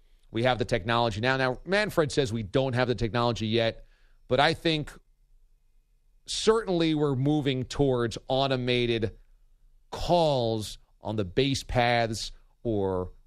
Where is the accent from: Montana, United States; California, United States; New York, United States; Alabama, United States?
New York, United States; Warwick; Upstate New York, Warwick, New York. My hometown! This crook is living in my hometown basically 5 days a week going fishing and hunting.